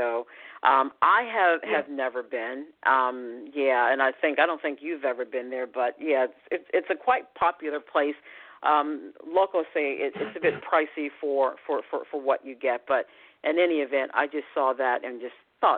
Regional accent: United States

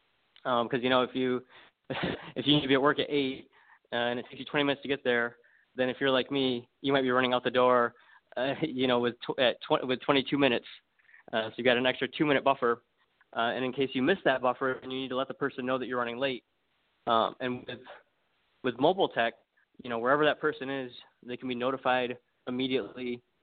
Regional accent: Michigan, United States; So I'm from Michigan, but Yale is from Atlanta, one of our co-founders, and Anya's from New York.

